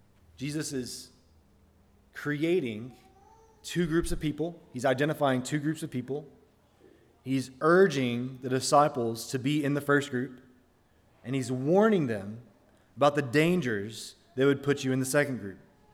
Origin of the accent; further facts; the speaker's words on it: Alabama, United States; So where I grew up in Alabama, you were either an Alabama fan or an Auburn fan.